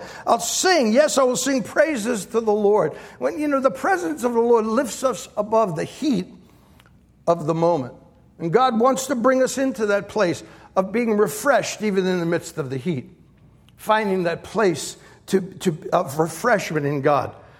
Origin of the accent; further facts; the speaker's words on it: Bronx, New York, United States; I grew up in the Bronx and a three-room apartment. We had no air conditioning.